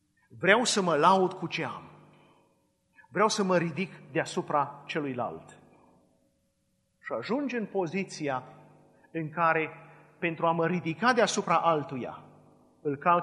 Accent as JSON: {"language": "Romanian", "town": "Cluj", "region": "Cluj County", "country": "Romania", "said": "sunt din Cluj și în Cluj este obiceiul ca la Paști să mergi la stropit"}